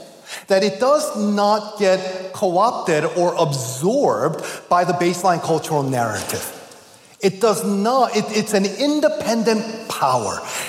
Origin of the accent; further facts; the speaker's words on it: Boston, Massachusetts, United States; I'm from Boston, and I guess the dynamics of our church context will be very similar to what you have here.